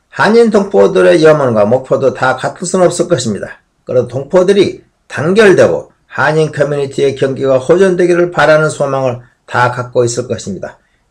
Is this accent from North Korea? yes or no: no; South Korea; 제가 한국인임이 자랑스럽다는 느낌을 줍니다. 1년 만에 다시 찾아온 고국이지만